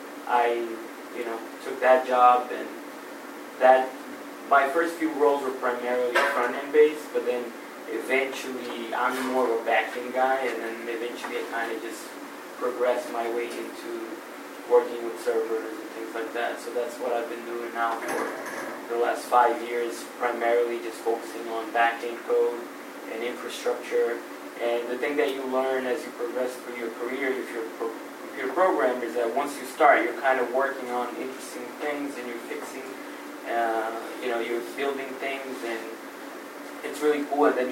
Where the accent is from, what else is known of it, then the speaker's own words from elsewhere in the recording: Fall River, Massachusetts, United States; also born or lived in Brazil; I grew up here in Fall River. I'm originally from Brazil.